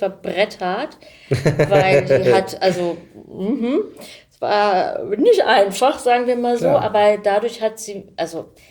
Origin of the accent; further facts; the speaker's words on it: Hamburg, Germany; ich möchte so gerne nach Hamburg zurück. Ich war ja zwar quasi Hamburgerin